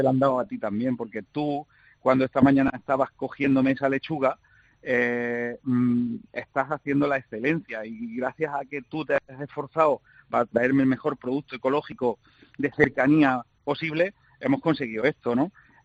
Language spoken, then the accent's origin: Spanish; Córdoba, Andalusia, Spain; también para el sur y para Córdoba, que siempre nos tenían un poco olvidados.